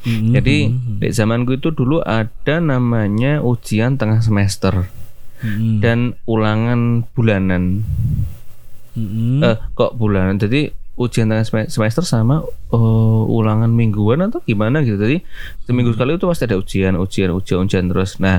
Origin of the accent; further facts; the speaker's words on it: Madiun, East Java, Indonesia; Nah, di daerahku, di Madiun ya terutama.